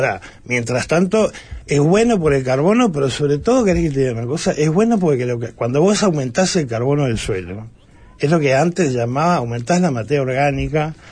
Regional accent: Uruguay; Yo lo que pienso es esto, como uruguayo, ¿no?

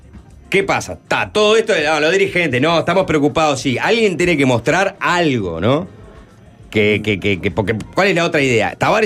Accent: Uruguay; somos los uruguayos

